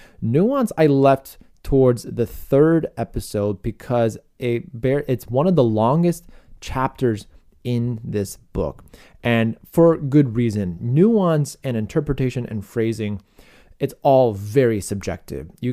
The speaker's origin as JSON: {"language": "English", "town": "Chicago", "region": "Illinois", "country": "United States", "tie": "born or raised there", "said": "In my hometown of Chicago, I remember when I attended one of the … concerts when I was a young fellow"}